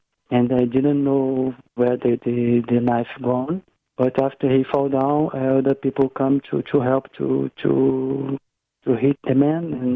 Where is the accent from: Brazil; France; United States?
Brazil; Rio de Janeiro; now in Dublin, Ireland; Yeah, but I'm from Rio, and Rio is much worse than here.